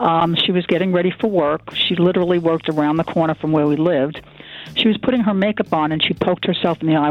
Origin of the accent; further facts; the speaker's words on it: Brooklyn, New York, United States; Originally Brooklyn, New York.